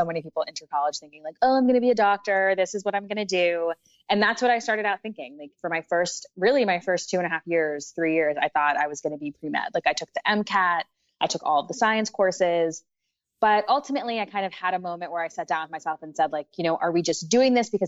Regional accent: Washington, District of Columbia, United States; So I grew up in Washington, D.C.

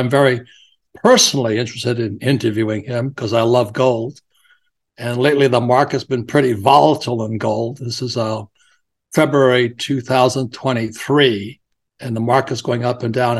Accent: Hawaii, United States; And I think it's kind of interesting that he's in Hawaii and I'm from Hawaii.

